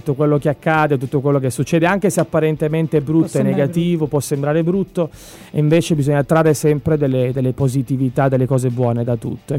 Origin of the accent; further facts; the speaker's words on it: Palermo, Sicily, Italy; born there; Siculo sugno. Sono nato a Palermo 30 anni fa, sì.